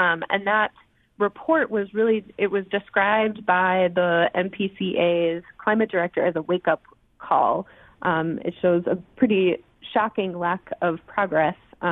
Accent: Duluth, Minnesota, United States; reflecting on growing up in Duluth, where January was a solid negative 12 degrees throughout the entire month.

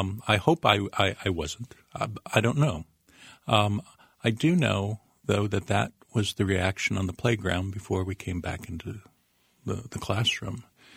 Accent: Downers Grove, Illinois, United States; I grew up in Downers Grove in DuPage County, which at the time was overwhelmingly Republican.

